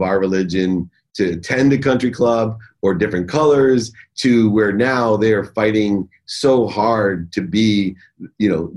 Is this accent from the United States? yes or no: yes; Akron, Ohio, United States; growing up in Akron, Ohio, looking down the 32 lanes at Riviera Lanes